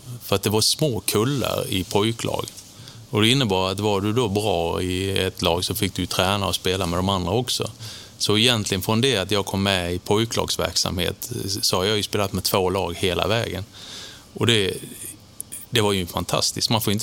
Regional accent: Hässleholm, Skåne, Sweden; born there; Men jag föddes i Hässleholm. Med mycket släkt, både Hässleholm, Vinslöv, Kristianstad.

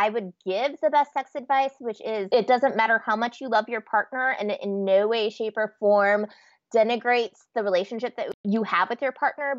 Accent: Nebraska, United States; moved away as an adult; You know, honestly, I was raised in Nebraska, pretty uptight kid

